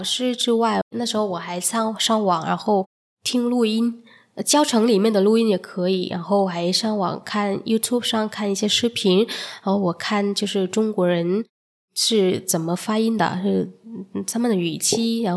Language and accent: Chinese; Vietnam; Chinese is a second language; 我来自越南，今天很高兴能够在这里跟大家见面。